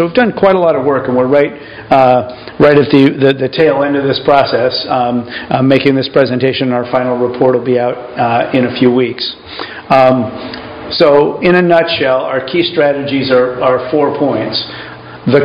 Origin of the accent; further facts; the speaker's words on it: Portland, Oregon, United States; My story is I grew up in Portland, and in the 1970s I got incensed with the berry fields out around the edges of the Portland area getting ground up for subdivisions